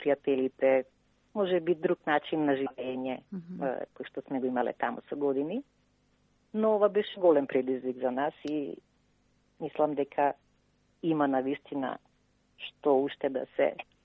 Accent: Skopje, Skopje Statistical Region, North Macedonia; moved away as an adult; now in Australia; Во Австралија сум веќе 3,5 години. До пред 3,5 години живе во Македонија, родена сум во Скопје.

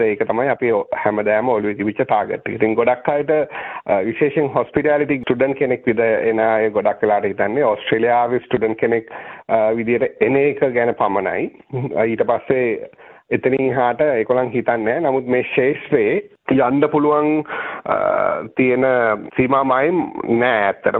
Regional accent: Hambantota, Southern Province, Sri Lanka; also born or lived in Galle; මම ලංකාවේ ඉපදුනේ හම්බන්තොට. මම මුලින්ම අධ්‍යාපනය ලැබුවා හම්බන්තොට ශාන්ත මේරි මහාවිද්‍යාලයෙන්. ඊට පස්සේ වැඩිදුර අධ්‍යාපනය සඳහා ගාල්ල රිච්මන්ඩ් විද්‍යාලයට ආවා.

